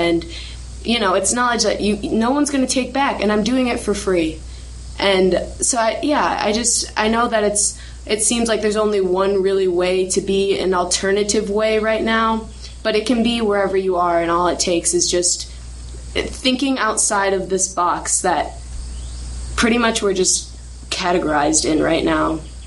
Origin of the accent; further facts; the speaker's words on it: Illinois, United States; And I'm from Illinois, and I just want to say that it doesn't matter where you are.